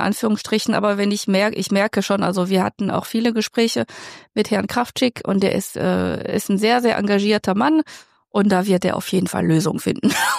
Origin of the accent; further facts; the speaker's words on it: France; German is a second language; moved away as an adult; now in Germany; Ich komme aus Frankreich. Ich lebe seit 98 hier in Deutschland.